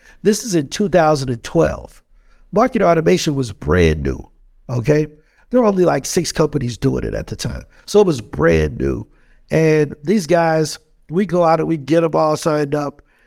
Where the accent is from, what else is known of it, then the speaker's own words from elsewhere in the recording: East St. Louis, Illinois, United States; Yeah, so born and raised in East St. Louis, Illinois.